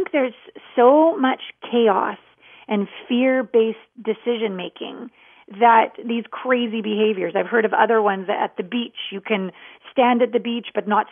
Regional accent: Canada; I'm a Canadian.

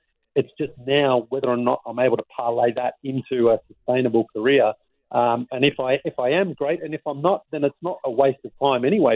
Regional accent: Australia; I never imagined as well as a kid growing up in Australia that one day I would have been on NBA TV having a show

